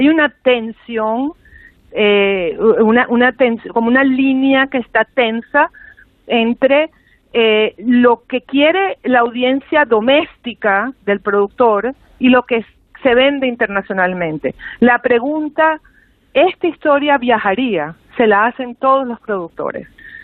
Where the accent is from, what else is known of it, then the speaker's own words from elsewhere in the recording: Venezuela; yo soy venezolana